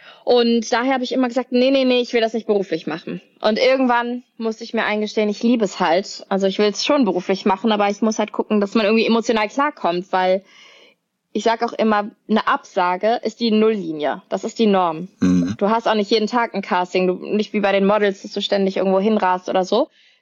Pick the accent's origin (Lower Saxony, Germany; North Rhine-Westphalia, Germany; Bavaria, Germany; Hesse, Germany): North Rhine-Westphalia, Germany; Cologne; Also ich bin Kölnerin, ich bin von meiner Art total Kölsch.